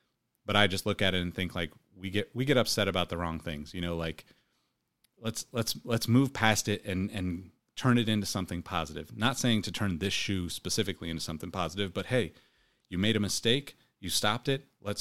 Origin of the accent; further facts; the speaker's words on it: California, United States; I feel like growing up in California, I've always lived in neighborhoods where I was not the majority.